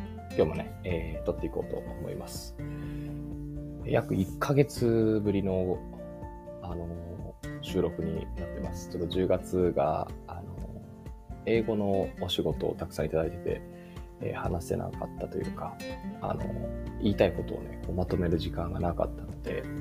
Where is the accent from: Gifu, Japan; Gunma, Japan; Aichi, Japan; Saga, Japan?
Gifu, Japan; also born or lived in Niigata; 僕新潟生まれ岐阜育ちなんですけど、